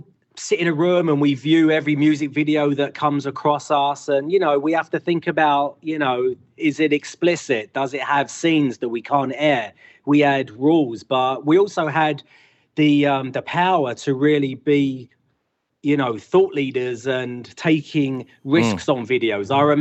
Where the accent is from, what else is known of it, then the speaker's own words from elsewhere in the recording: London, United Kingdom; now in United States; I grew up in London, England